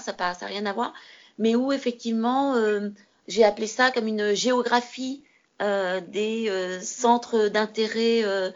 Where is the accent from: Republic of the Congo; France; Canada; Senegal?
Senegal; Alors moi je suis née au Sénégal et j'ai grandi au Sénégal. Oui. Donc je suis sénégalaise en fait.